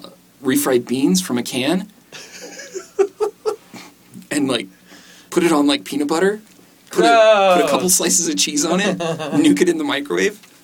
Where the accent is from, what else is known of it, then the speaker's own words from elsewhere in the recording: Wyoming, United States; I'm from Wyoming, as we established last time. Wyoming, go Pokes.